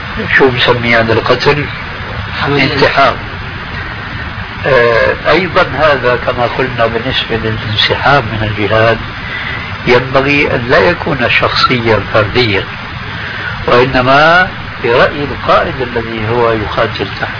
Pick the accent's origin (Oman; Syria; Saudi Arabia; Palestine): Syria; كما يقولون عندنا في سوريا بيسند الحيطان.